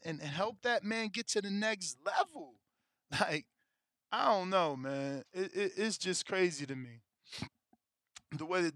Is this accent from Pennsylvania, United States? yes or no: yes; Philadelphia, Pennsylvania, United States; It's like, oh, yeah, I'm from Philly. He from Philly.